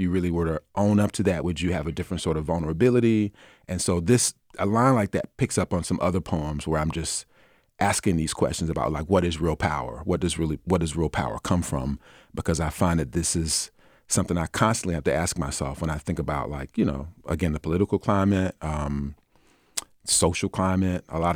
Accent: the South, United States; I grew up in the South

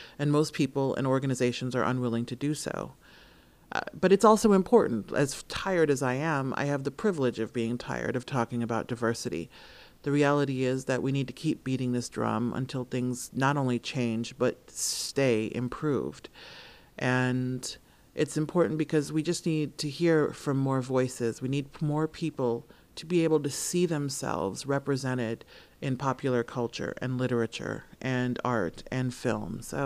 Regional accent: Nebraska, United States; and I grew up in Nebraska, so, you know, I don't know that I had the most diverse reading.

